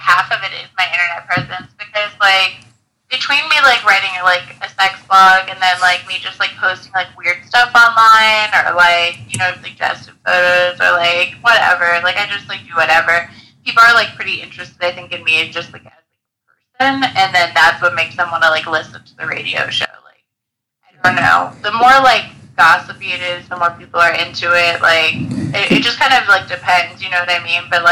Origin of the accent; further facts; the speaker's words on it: Lancaster, California, United States; From this place called Lancaster.